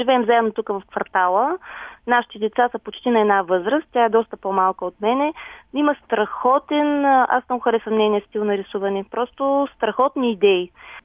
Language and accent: Bulgarian; Veliko Tarnovo, Veliko Tarnovo Province, Bulgaria; аз съм от Търново да сметна. Имаме там къща, която се намира под Царевец, на много хубаво място, романтично